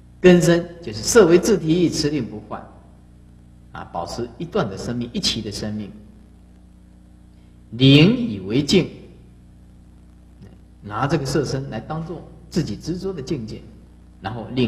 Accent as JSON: {"language": "Chinese", "country": "Taiwan", "said": "我们台湾话讲的也很有道理"}